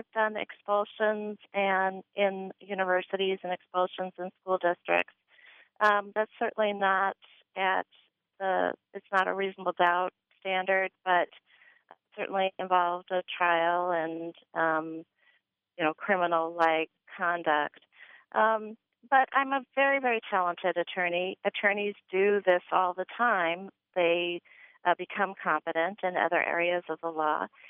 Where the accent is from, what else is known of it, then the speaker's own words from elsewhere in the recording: California, United States; moved away as an adult; also born or lived in Wisconsin; now in Ironwood, United States; I'm originally from California, and my husband and I moved to the Midwest over 26 years ago. And we steadily traveled upward. We lived in Wisconsin for a couple of years, and then we moved up to Ironwood, Michigan for the last over 10 years.